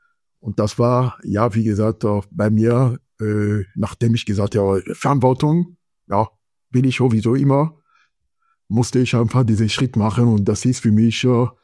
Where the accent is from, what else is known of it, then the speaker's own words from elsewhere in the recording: Benin; German is a second language; now in Germany; Ich komme ursprünglich aus Benin. Das ist in Westafrika, also neben Nigeria. Und ich lebe in Deutschland seit 2002.